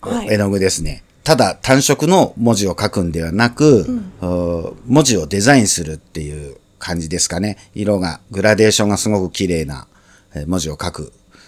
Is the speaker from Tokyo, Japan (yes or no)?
yes; Tanashi, Tokyo, Japan; also born or lived in Kanazawa; 小学校5年生の時に田無小学校に転校してきまして、うん、それから青春時代はずっと田無保谷のエリアで過ごしておりまして、今は住んでるのは東村山になります。